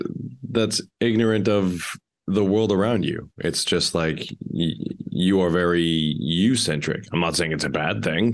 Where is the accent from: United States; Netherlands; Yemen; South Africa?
Netherlands; accent: Dutch; English is a second language; As you can tell by my thick Dutch accent, I am far from a Dutch dictionary